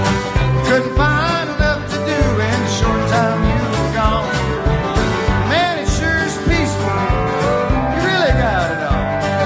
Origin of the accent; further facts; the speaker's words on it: Gulf Coast, United States; as a child of the Gulf Coast, where I grew up on the Alabama-Florida state line.